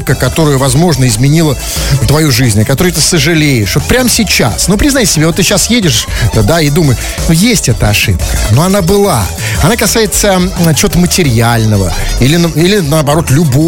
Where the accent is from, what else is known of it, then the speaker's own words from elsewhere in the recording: Saint Petersburg, Russia; мы, петербуржцы, вот мы, коренные ленинградцы, тоже с вами к ним относимся. Вот мы живем на болоте, да, мы живем в ужасающем климате